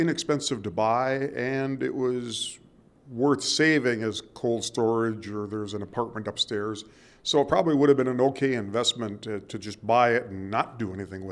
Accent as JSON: {"language": "English", "town": "Superior", "region": "Wisconsin", "country": "United States", "said": "I'm involved because actually I'm from Superior, and while I was a UWS student, somebody made me the manager of the historic Palace Theater on Tower Avenue."}